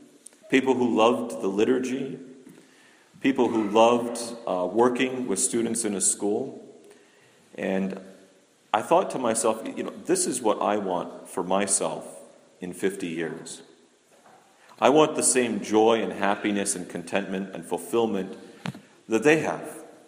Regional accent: Las Vegas, Nevada, United States; moved away as an adult; now in Mount Angel, United States; growing up in Las Vegas in the desert, when I found out that I was going to be moving to some place that rained like 9 months out of the year, I thought it was great.

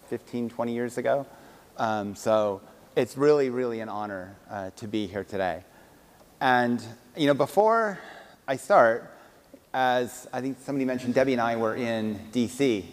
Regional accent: California, United States; I was born here in Orange County at St. Jude's Hospital. I actually have never left. I've lived within a 5-mile range my entire life. From Anaheim Hills, Brea, Yorba Linda, Anaheim, and I don't think we will ever leave.

